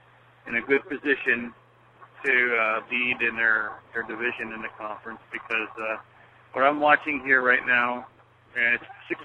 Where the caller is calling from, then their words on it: Florida, United States; Hey, Ryan, Coach … from Florida